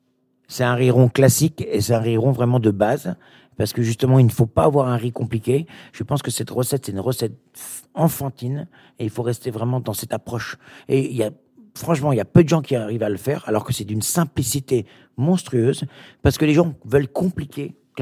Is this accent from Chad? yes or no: no; Quiberon, Brittany, France; moi, je suis breton, donc on a toujours ce caramel façon chichi, quelque part. Les chichis, c'est chez nous, à Quiberon